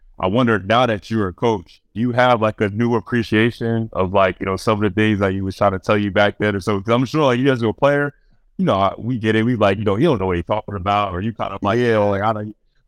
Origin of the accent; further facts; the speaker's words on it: United States; now in Europe; Now, as an American player, for me, you were the benchmark, right? When I first came to Europe, everybody said, Mike Batiste.